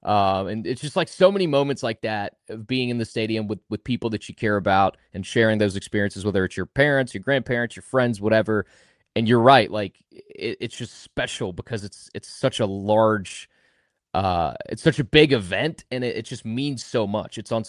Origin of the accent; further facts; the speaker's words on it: Oxford, Mississippi, United States; is the reason why I grew up in Oxford